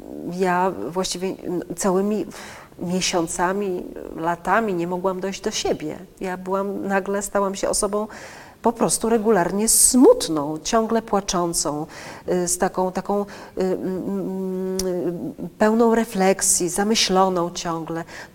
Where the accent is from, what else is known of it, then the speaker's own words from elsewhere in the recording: Łódź, Łódź Voivodeship, Poland; przeżyłam to jako matka, jako człowiek, jako łodzianka niesamowicie mocno.